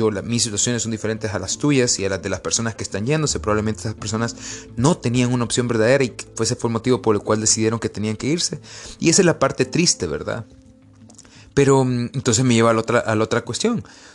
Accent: Honduras; yo soy hondureño, yo amo mi Honduras, amo mi país.

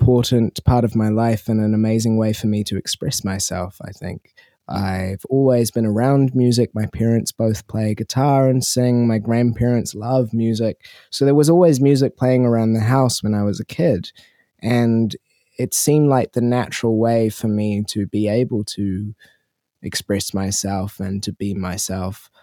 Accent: Auckland, New Zealand; now in Wellington, New Zealand; Well, I am a musician based in Wellington, Aotearoa. I grew up in Auckland.

